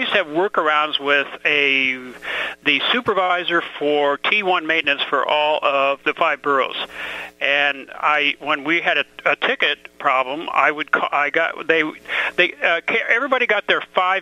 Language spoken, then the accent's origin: English; United States; excuse me, I am an American, I'm allowed to say this